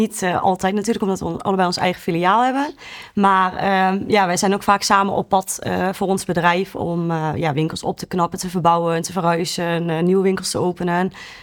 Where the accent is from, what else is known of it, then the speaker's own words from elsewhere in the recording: Veldhoven, North Brabant, Netherlands; ik ben 32 jaar. Ik kom uit Veldhoven